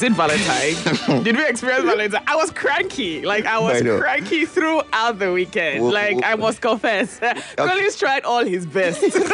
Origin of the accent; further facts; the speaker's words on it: Nigeria; We're all Nigerian.